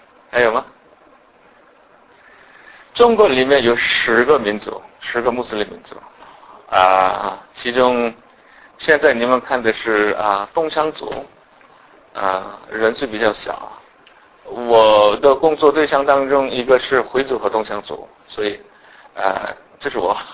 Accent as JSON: {"language": "Chinese", "country": "South Korea", "second_language": "Chinese", "moved": "as an adult", "lives_now": "China", "said": "我是韩国人，从来没离开过我自己的本国，到我的年纪30多岁的时候。所以呢就是可以说我住的第一个地方是就第一个外国就是中国。"}